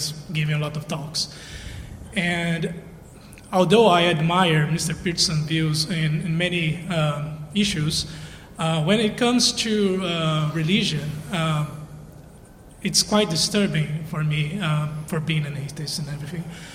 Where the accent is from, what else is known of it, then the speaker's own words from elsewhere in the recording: Brazil; I'm a fan from Brazil.